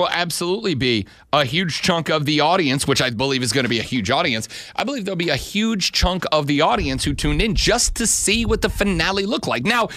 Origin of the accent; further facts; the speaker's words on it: the South, United States; Because I was raised up in the South.